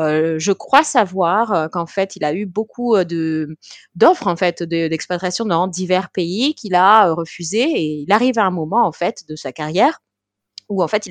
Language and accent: French; Creil, Hauts-de-France, France; also born or lived in Amiens; moi je suis née à Amiens. J'ai pratiquement jamais vécu à Amiens en fait. J'ai vécu à Creil en Picardie. J'ai grandi là-bas en fait jusqu'à mes 11 ans quoi.